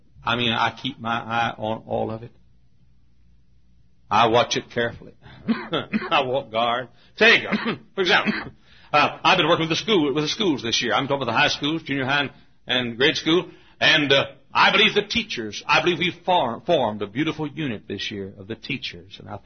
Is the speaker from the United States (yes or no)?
yes; the South, United States; now in Indiana, United States; And I said, not me, buddy. I'm a Southerner.